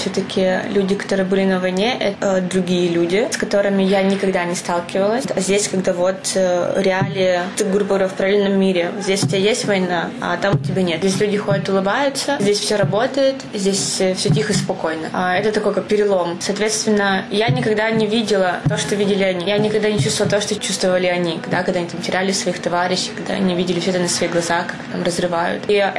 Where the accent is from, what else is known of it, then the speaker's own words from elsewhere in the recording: Luhansk, Luhansk Oblast, Ukraine; то, что я из Луганска, пришла в госпиталь к военным.